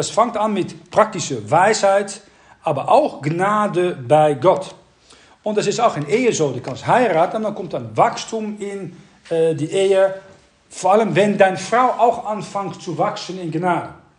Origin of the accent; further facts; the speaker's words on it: Netherlands; German is a second language; ich bin aufgewachsen in Niederlanden, das hört ihr natürlich.